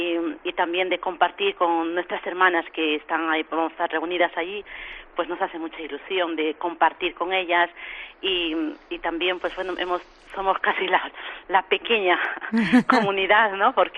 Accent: Peru; esta comunidad es la mayoría, somos peruanas

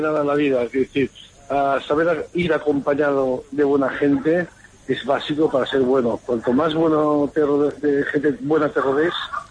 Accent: Barcelona, Catalonia, Spain; No, yo como catalán y como barcelonés, creo que es lo más interesante que puedo hacer.

